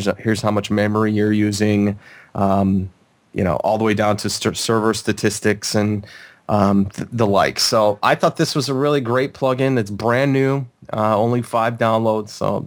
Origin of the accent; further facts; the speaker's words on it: Chicago, Illinois, United States; I grew up in Chicago, so I was a W guy growing up.